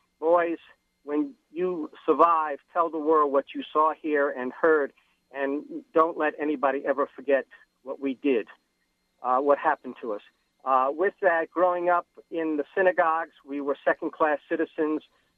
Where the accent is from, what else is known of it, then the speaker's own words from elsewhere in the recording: United States; But I feel very proud as a Jew and as an American